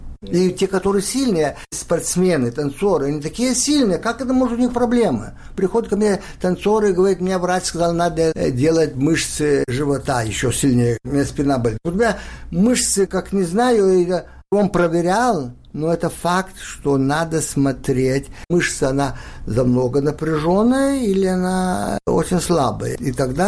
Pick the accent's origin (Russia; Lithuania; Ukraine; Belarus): Lithuania; Russian is a second language; also born or lived in Israel; я еврей с Литвы, но я жил в Израиле, говорю хорошо по-русски.